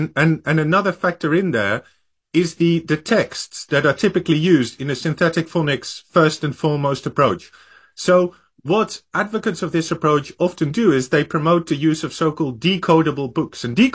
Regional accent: Netherlands; first language Dutch; English is a second language; when I think about the way in which I learned to speak Dutch, you know, I'm from the Netherlands originally

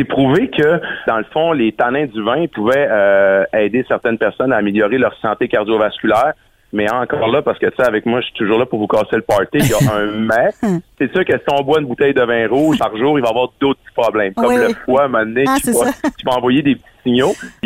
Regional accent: Quebec, Canada; Puis en tant que Québécois, ben je serais porté à dire achetez donc du sirop d'érable

